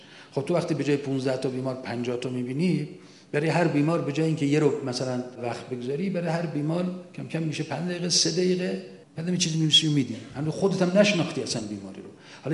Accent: Mashhad, Razavi Khorasan, Iran; من خودم در شهر خودمون مشهد

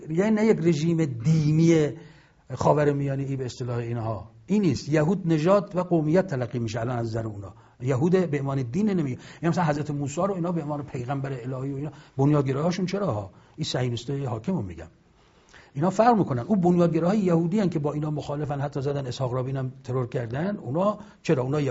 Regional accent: Iran

